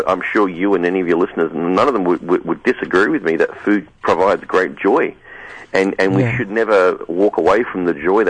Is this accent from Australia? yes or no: yes; Australia; accent: Australian; moved away as an adult; my strange accent's because I'm from Australia.